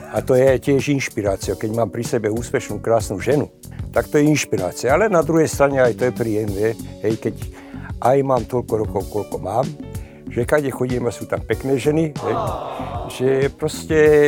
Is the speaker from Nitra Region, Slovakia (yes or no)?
no; Vrakúň, Trnava Region, Slovakia; born there; Narodil som sa vo Vrakúni. To je, nie, mnohí si to mýlia z Vrakuňov, to je pri Gabčíkove.